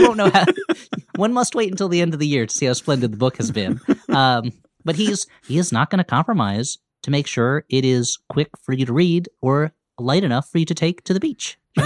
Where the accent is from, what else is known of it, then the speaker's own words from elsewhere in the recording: New Jersey, United States; also born or lived in New York; I grew up in New Jersey, but I lived in New York for quite some time.